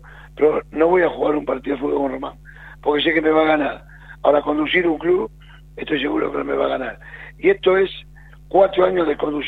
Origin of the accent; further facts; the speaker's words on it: Buenos Aires, Argentina; Yo tengo una vida en Boca, nací en una cuadra de la cancha de Boca, me crié en la Boca